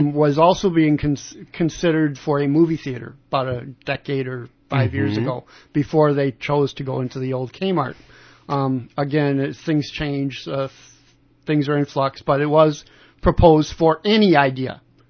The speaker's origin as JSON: {"language": "English", "town": "Northfield", "country": "United States", "tie": "born or raised there", "said": "I was born and raised in Northfield. I've lived here all my life."}